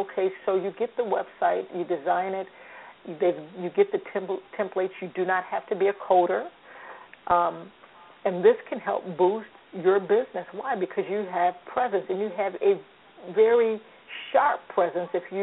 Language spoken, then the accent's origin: English; Illinois, United States; now in California, United States; I'm from the Midwest, so it's flatlands in Illinois, and California just gives you that beautiful, beautiful view.